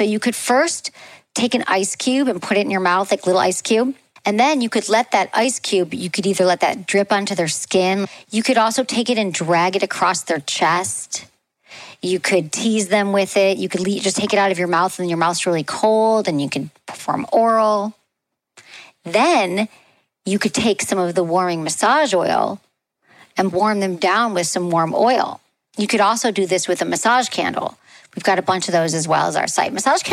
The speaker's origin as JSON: {"language": "English", "region": "Michigan", "country": "United States", "tie": "born or raised there", "said": "I grew up in Michigan and there was this one off the highway."}